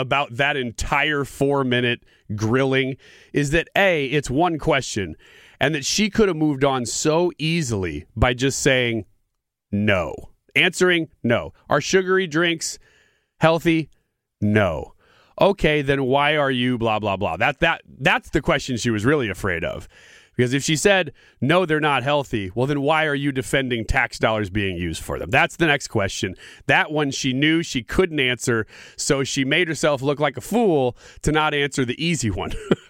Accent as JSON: {"language": "English", "region": "Illinois", "country": "United States", "said": "I am from Illinois, so I did not miss this."}